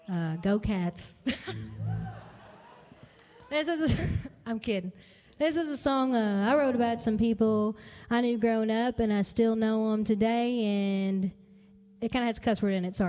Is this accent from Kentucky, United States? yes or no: yes; Monkey's Eyebrow, Kentucky, United States; Well, I'm originally from Monkey's Eyebrow, Kentucky, as you heard before. It is definitely a real place. I didn't really think it was weird until I left.